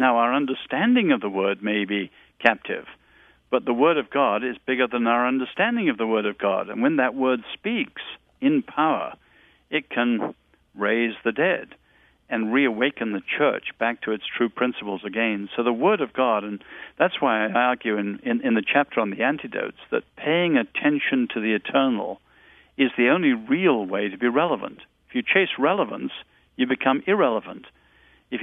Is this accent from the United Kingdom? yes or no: yes; England, United Kingdom; now in United States; as an Englishman coming to live in this country, we have in England, for all our problems, tremendous preachers like John Stott